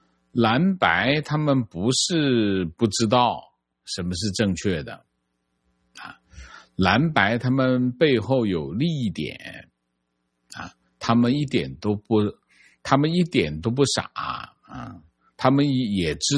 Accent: China; 我们在中国接受教育，我们在中国长大

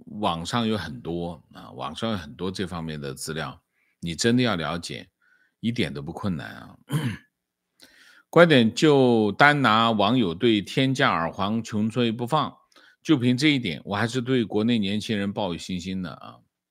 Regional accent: Taiwan; 我是台湾人，我来说一下为什么我要关心8964

